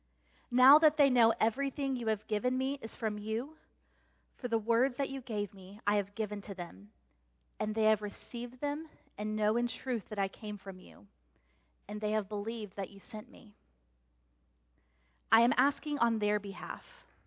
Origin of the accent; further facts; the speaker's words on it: Texas, United States; I grew up in West Texas, so for me, glory means football championships.